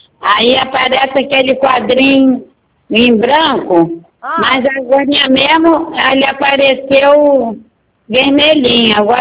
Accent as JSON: {"language": "Portuguese", "region": "Rio de Janeiro", "country": "Brazil", "said": "Eu sou daqui do Valqueire, né?"}